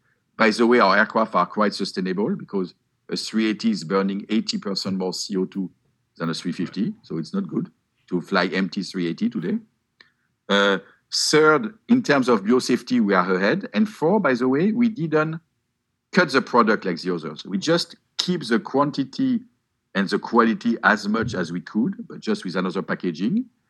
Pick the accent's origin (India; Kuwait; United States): India; So we flew from Tokyo and we go back home to India.